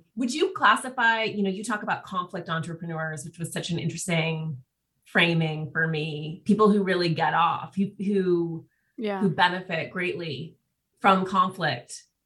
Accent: Montana, United States; I mean, I always use this example of a man, and I'm from Montana originally, and I go home all the time.

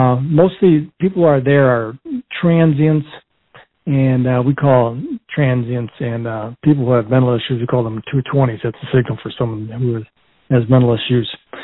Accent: Chicago, Illinois, United States; also born or lived in Wyoming; I was born and raised in Chicago, then moved to Cal City, and I became a policeman there in 1980.

